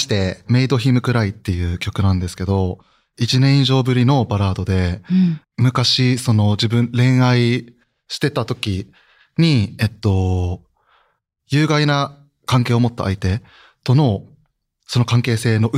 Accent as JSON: {"language": "Japanese", "region": "Aichi", "country": "Japan", "tie": "born or raised there", "also_born_or_lived": "Gifu", "said": "愛知県、生まれは岐阜なんですけど、まあ生まれの時は覚えてない。もうすぐ愛知に引っ越して、で、育ちは愛知っていう感じです。"}